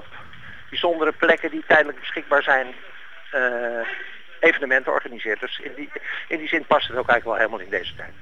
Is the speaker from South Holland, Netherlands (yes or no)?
yes; Rotterdam, South Holland, Netherlands; Ik ben een Rotterdammer, dus je ziet hoe ze dat in Rotterdam gedaan hebben